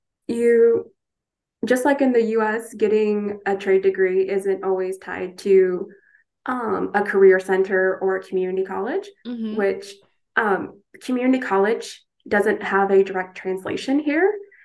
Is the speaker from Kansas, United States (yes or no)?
no; Missouri, United States; And in fact, Mr. Fulbright was born in Missouri. So thanks to my home state, we have this program